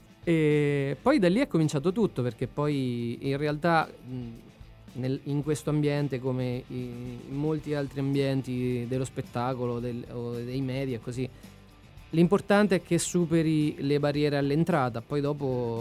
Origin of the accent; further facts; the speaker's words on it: Macerata, Marche, Italy; No, io vengo da Macerata, in realtà.